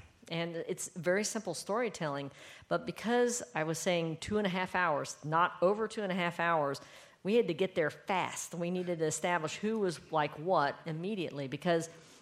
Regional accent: North Carolina, United States; But it's having grown up in the area close to Cold Mountain, I thought a lot about the bluegrass

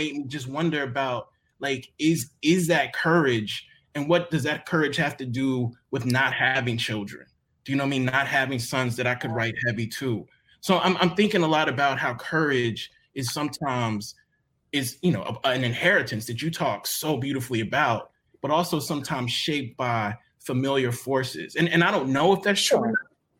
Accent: Deep South, United States; And I think if you are blessed with the inheritances that we are coming from the Deep South, I think sometimes we do know what the consequences will be.

